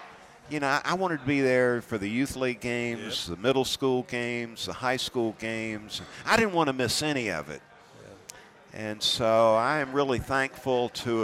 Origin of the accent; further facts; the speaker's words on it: Valdosta, Georgia, United States; you've been spoiled growing up in Valdosta.